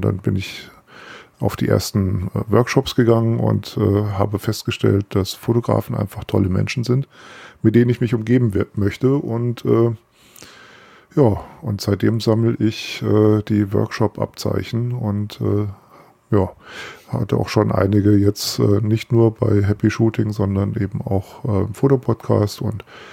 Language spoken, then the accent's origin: German; Hesse, Germany; born there; now in Dieburg, Germany; ich wohne in Dieburg, geboren wurde ich allerdings in Nordhessen, aber das führt dann jetzt zu weit. Bin reichlich 50 Jahre alt